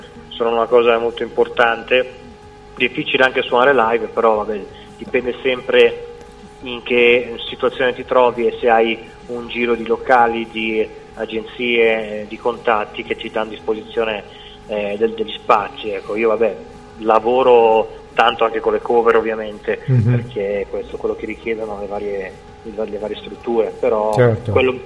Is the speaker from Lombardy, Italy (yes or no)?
yes; Gallarate, Lombardy, Italy; io sono di Gallarate vicino a Varese, però giro molto